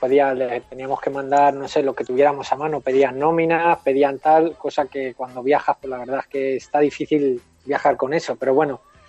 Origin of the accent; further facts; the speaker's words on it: Spain; now in Bolivia; En el grupo estamos 120, pero dicen que en Bolivia somos como 600 españoles.